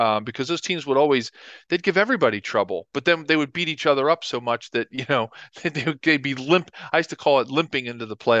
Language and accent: English; Philadelphia, Pennsylvania, United States; and rooting for my hometown Eagles.